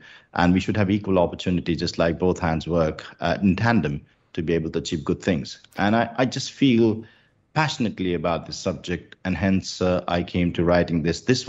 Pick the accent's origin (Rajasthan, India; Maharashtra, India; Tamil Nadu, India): Rajasthan, India; I grew up in Rajasthan, which is, as you may know, it's a desert state.